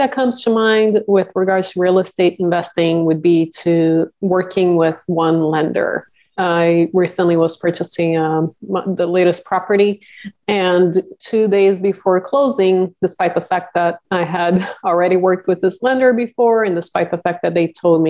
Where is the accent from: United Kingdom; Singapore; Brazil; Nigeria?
Brazil; now in San Francisco, United States; I'm originally from Brazil and have been very blessed to be able to come to the U.S. 20 years ago. I live in San Francisco.